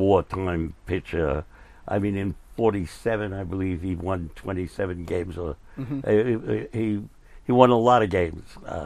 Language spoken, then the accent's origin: English; Bronx, New York, United States; Well, no, actually, I'm from the Bronx.